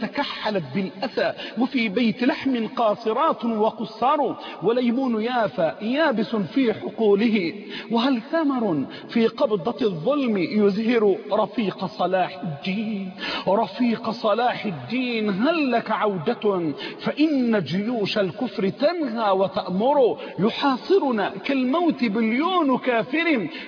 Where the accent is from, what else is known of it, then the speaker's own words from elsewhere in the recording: Egypt; رجعت زي ما قلوا عندنا في مصر رمال عادتها القديمة،